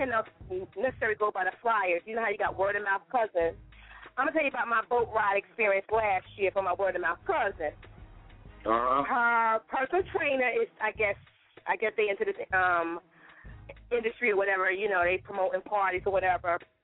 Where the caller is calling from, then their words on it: New Jersey, United States; I'm in New Jersey. I'm in West Coast, New Jersey.